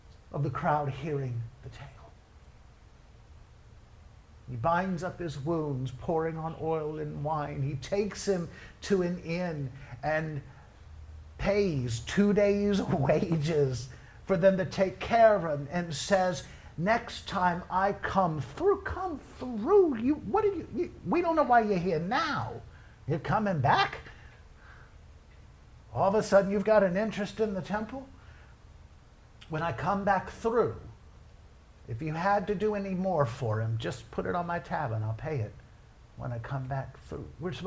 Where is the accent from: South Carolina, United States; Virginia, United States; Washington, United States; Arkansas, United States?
Virginia, United States; Newport News; I was raised in Newport News, Virginia. We didn't have to talk to anybody at Walmart.